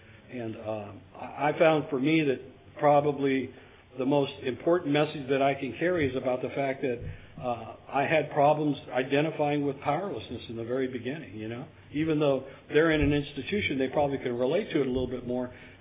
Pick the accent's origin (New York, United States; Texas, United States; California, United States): California, United States; Kings Tulare County area; I'm from the Kings Tulare County area of the Mid-State